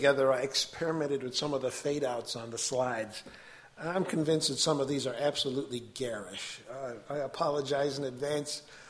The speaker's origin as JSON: {"language": "English", "country": "United States", "said": "Of course, I'm an American. I don't have a party affiliation."}